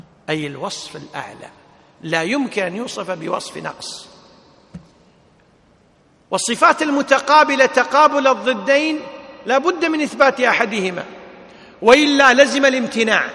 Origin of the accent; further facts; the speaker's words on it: Kuwait; مثل ما يقولون عندنا بالكويت خليك قد الكلمة هذه